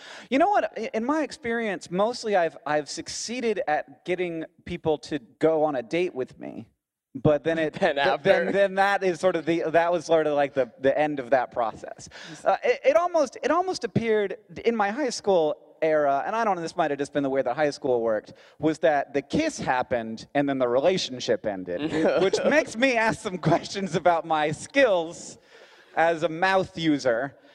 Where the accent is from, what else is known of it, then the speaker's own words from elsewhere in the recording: Orlando, Florida, United States; I am also from Florida.